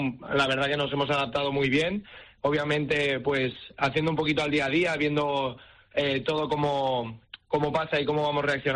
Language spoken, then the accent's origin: Spanish; Barcelona, Catalonia, Spain; sobre todo entrenadores como yo o gente que somos de allí de Barcelona.